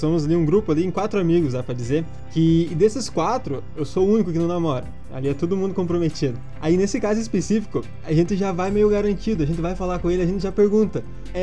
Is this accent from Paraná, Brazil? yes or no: yes; Paraná, Brazil; Não, eu sou do sul, sou do Paraná.